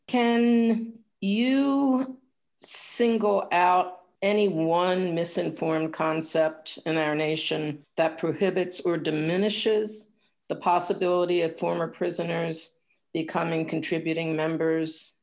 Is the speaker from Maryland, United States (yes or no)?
yes; Baltimore, Maryland, United States; I grew up in Baltimore, as did both of my parents.